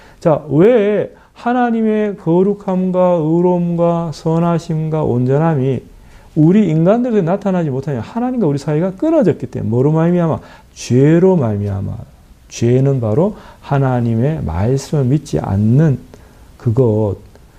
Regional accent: South Korea; 저도 한국 사람이고 제 아내도 한국 사람인데

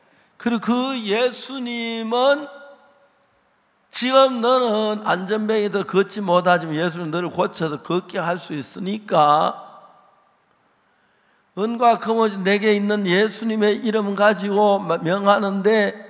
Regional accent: Seonsan, North Gyeongsang, South Korea; now in Daejeon, South Korea; 대전에서 여러 해 살았습니다. 저도 이 교회 옛날에 목사로 있었습니다. 제 고향 경북 선산인데 죄송합니다만은 이제 내가 그 1944년에 제가 태어났어요.

